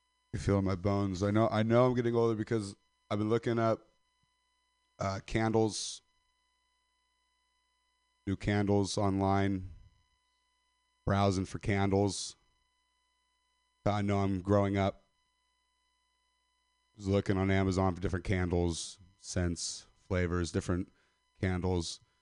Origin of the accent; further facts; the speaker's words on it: Stockton, California, United States; I am from Stockton. A lot of people don't know where Stockton is.